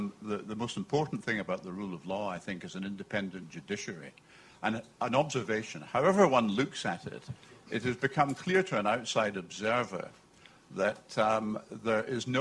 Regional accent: London, United Kingdom; from London.

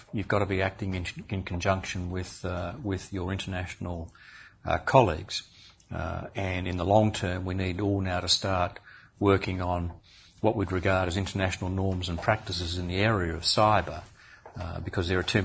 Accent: Australia; I'm an Australian minister travelling, so I make myself available to Australian journalists both here and in Australia.

